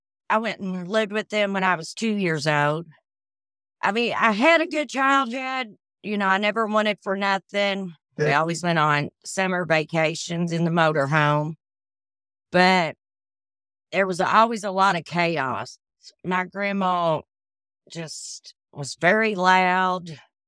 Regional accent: Sellersburg, Indiana, United States; In Sellersburg, Indiana. My grandma lived there.

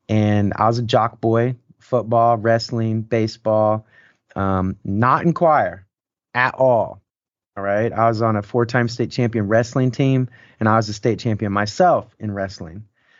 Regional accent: Midwest, United States; accent: country accent; I grew up in the Midwest, in the lower Midwest, so like close to the Oklahoma border. And so in the Oklahoma border, I'm going to do it right now. You can kind of hear this is how we talk.

